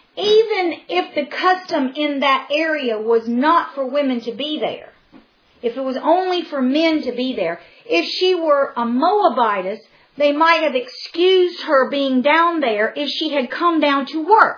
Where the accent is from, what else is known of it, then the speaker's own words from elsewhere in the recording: United States; And I used to always say, please forgive me, I'm an American.